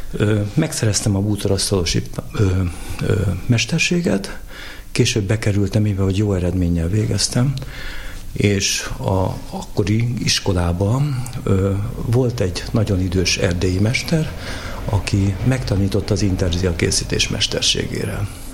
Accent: Budapest, Hungary; born there; Budapesten születtem.

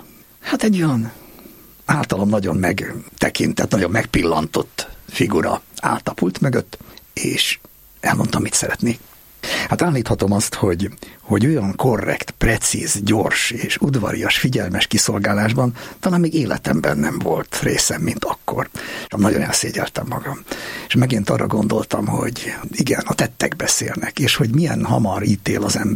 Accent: Törökbálint, Pest, Hungary; also born or lived in Budatétény; Én egy Buda környéki sváb faluban nőttem föl, Török Bálinton, ahol mi csak olyan gyütmentek voltunk, mert a Jászságból kerültünk oda, mégpedig azért, mert a szüleimet elhajtotta onnan a mezőgazdaság szocialista átszervezése, és én már itt Budatétényben születtem.

